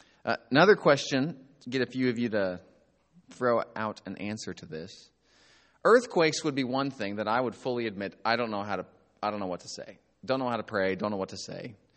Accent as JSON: {"language": "English", "region": "Oklahoma", "country": "United States", "said": "Now, keep in mind, I'm from Oklahoma. I've been working at the same church for 13 years."}